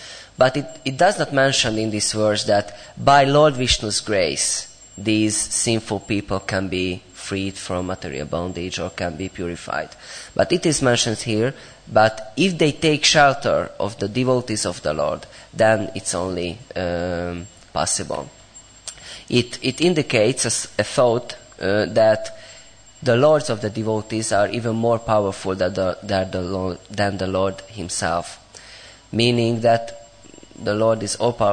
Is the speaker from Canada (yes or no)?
no; Hungary; English is a second language; And I said, I came from Hungary.